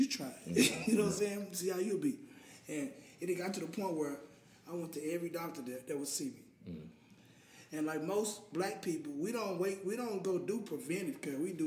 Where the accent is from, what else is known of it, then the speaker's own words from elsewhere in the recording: Nashville, Arkansas, United States; I'm from Nashville, Arkansas. I got five kids.